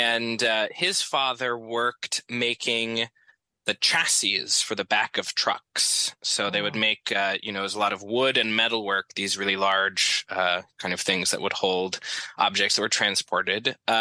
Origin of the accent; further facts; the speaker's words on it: Arizona, United States; especially at that time, right, when I was growing up in Arizona.